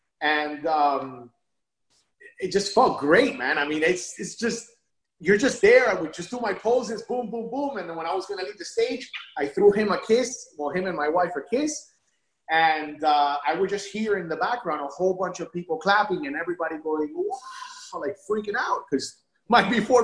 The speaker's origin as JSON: {"language": "English", "town": "Miami", "region": "Florida", "country": "United States", "said": "I'm competing now in the transformation division again in Miami, because I'm from Miami."}